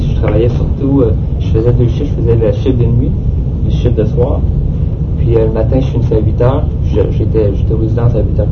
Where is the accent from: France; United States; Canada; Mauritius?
Canada; Rimouski, Quebec; Je viens de Rimouski.